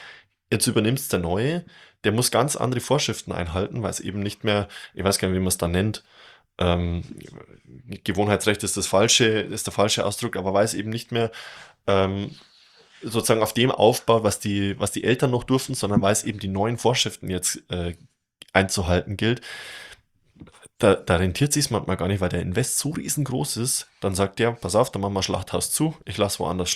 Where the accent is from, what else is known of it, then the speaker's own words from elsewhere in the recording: Ingolstadt, Bavaria, Germany; Also ich komme aus Ingolstadt.